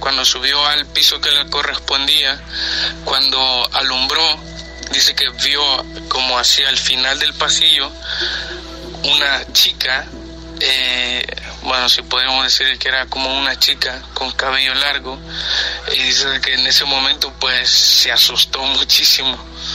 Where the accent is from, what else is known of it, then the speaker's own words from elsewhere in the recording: El Salvador; como somos del Salvador, me cuenta lo mismo.